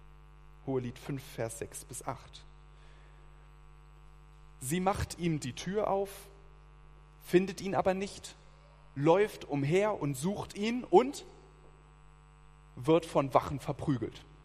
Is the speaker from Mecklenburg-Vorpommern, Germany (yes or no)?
yes; Mecklenburg-Vorpommern, Germany; Eine kleine Anekdote aus meinem Heimatland, Mecklenburg-Vorpommern.